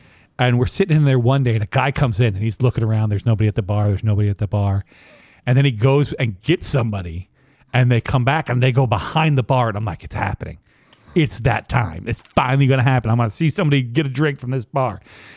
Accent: Virginia, United States; Yeah, so I'm from Virginia originally, and they don't sell alcohol anywhere except for in the state-run liquor stores.

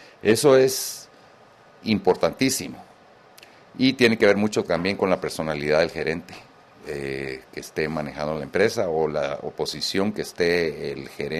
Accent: Guatemala; Bueno, nosotros somos chapines, tenemos que tratar de llegar a tiempo.

